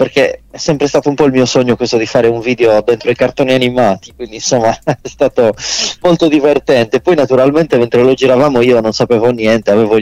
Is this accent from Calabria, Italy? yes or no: no; Cagliari, Sardinia, Italy; Dunque io abito davanti al mare, sono nato e cresciuto davanti al mare, quindi per me il mare, io sono di Cagliari, cioè sono della provincia di Cagliari, ma abito proprio a 50 metri dal mare